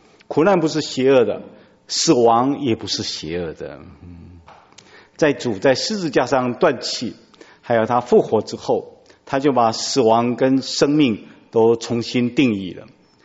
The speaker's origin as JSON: {"language": "Chinese", "country": "Taiwan", "said": "我们在台湾称这个叫做启明星，你们国内怎么叫这个？我们台湾话叫 K 明七"}